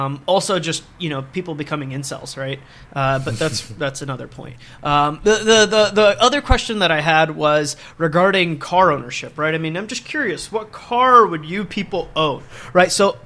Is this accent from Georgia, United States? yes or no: yes; Georgia, United States; But I was born and raised in South Georgia, so I think buying anything but a truck would be ridiculous.